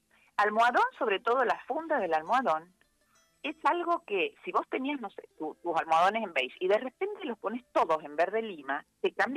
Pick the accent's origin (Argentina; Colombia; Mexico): Argentina; Mendoza; now in Buenos Aires, Argentina; Mendocina.